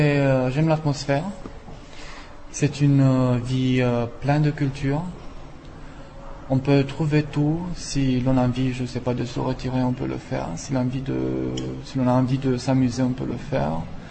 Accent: Romania; French is a second language; now in Germany; Je viens de Roumanie. J'ai déjà étudié là-bas, français, russe, littérature et langue.

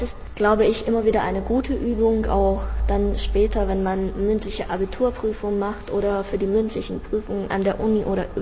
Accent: Brno, South Moravian Region, Czechia; Ich bin in Brünn aufgewachsen. Mein Vater ist von Vorfahren her eigentlich auch Deutscher ein bisschen, aber er hat sein ganzes Leben lang in Tschechien gelebt. Meine Mutter ist Deutsche, sie stammt aus Eisleben.

